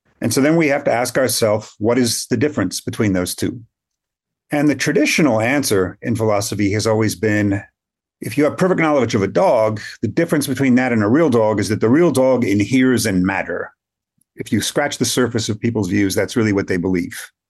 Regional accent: Mount Vernon, Iowa, United States; also born or lived in Cairo, Egypt; I'll just say I come originally from Iowa, a little place called Mount Vernon.

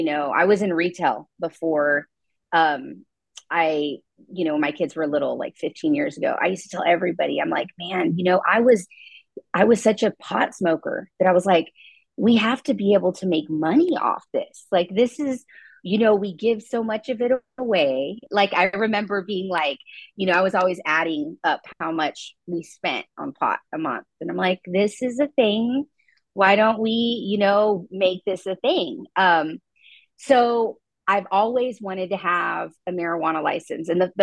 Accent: United States; I grew up in Williamson County, and the old, like literally when I was of age to move out, that I just had to get away from just Williamson County.

